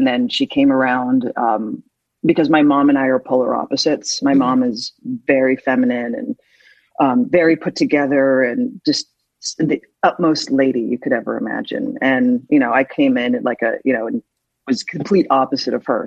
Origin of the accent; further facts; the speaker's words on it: New York, United States; I was from New York as well. So everyone on the show was LA based